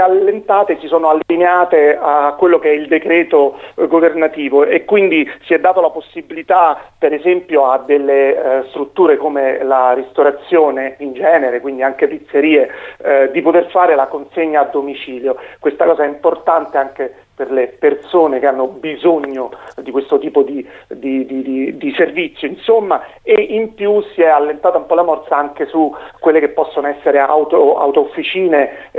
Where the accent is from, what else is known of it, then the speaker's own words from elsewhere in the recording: Sperlonga, Lazio, Italy; now in Fondi, Italy; io vivo qui e lavoro qui, ma sono di Sperlonga